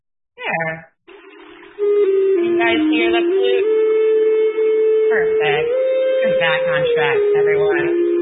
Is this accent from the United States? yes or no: yes; Connecticut, United States; I am originally from Connecticut, so it was interesting to see about the Native tribes from Connecticut as well.